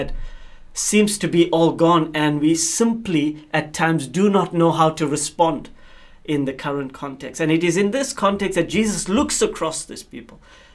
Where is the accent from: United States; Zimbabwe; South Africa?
South Africa; now in Mosbach, Germany; I come from South Africa. I am currently the CEO of OM Ships, working here in Mosbach in Germany.